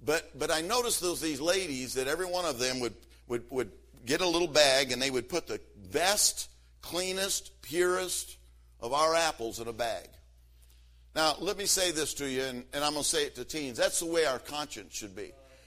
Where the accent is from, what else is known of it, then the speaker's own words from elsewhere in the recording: Michigan, United States; when I grew up in Michigan, I grew up on a fruit farm, and I mean the kind that you eat. And so we had like 500 acres of fruit.